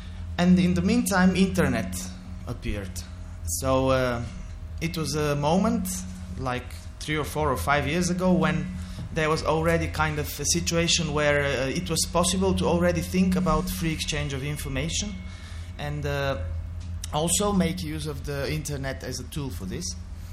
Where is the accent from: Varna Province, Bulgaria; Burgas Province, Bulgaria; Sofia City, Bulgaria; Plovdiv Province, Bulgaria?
Sofia City, Bulgaria; Sofia; I come from Sofia, Bulgaria.